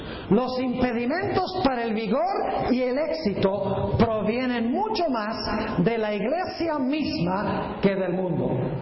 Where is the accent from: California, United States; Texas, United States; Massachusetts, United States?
California, United States; Fresno; en la ciudad de donde yo vengo, en Fresno, California